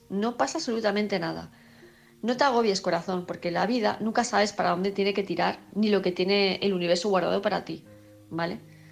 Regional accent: Palma, Balearic Islands, Spain; de Palma de Mallorca.

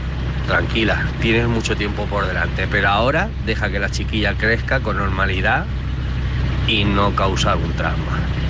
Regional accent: Alicante, Valencian Community, Spain; de Alicante

